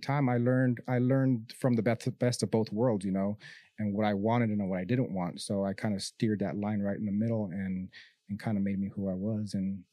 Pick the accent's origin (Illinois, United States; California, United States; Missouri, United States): California, United States; San Diego; born there; So originally, I was born in San Diego, California. My mom is from San Diego. My dad's from Marfa, Texas.